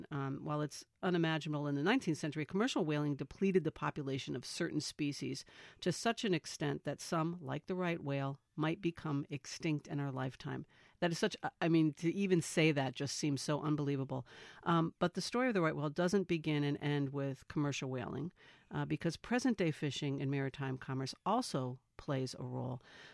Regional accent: Connecticut, United States; I grew up outside of Hartford, and I remember what we used to call the Meadows, where the drive-in theater was

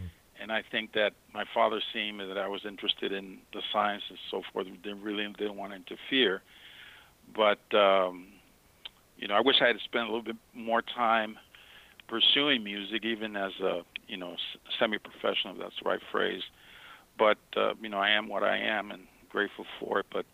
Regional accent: New York City, New York, United States; I mean, I'll share with you, I grew up in New York City.

